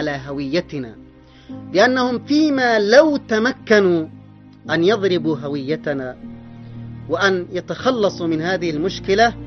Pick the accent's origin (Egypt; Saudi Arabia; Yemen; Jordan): Yemen; مبادئي الراسخة التي هي إيمان أؤمن به متجذر في وجداني وشعوري بنيت عليه كل حياتي كيمني